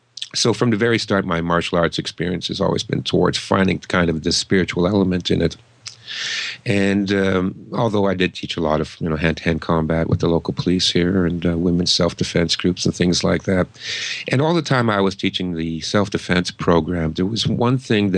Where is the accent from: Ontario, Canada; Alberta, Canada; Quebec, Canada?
Ontario, Canada; Toronto; I'm born and raised in Toronto